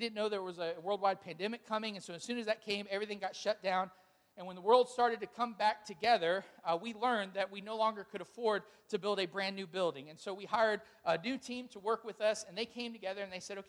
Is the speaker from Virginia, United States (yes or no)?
yes; Yorktown, Virginia, United States; When I travel and people say, where are you from? I'm like, Yorktown. They're like, never heard of it. I'm like, did you not sit in history? It's like the birthplace of America.